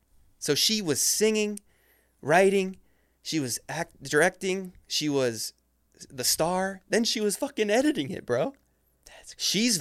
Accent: Ohio, United States; Like, I grew up in Ohio and I had a Catholic father and everything was cured with praying and God

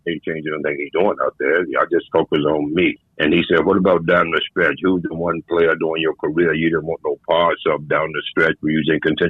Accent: the Carolinas, United States; I was born and raised in the Carolinas, if you guys know.

